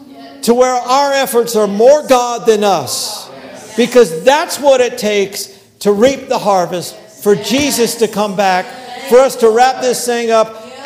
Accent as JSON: {"language": "English", "town": "Hollywood", "region": "Florida", "country": "United States", "tie": "born or raised there", "said": "Yes, I grew up, because I grew up in Hollywood, Florida. We had a pool at our house."}